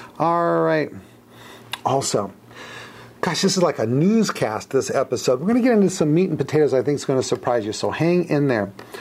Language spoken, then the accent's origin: English; South Gate, California, United States; I grew up in Los Angeles, actually a suburb of Los Angeles called Southgate.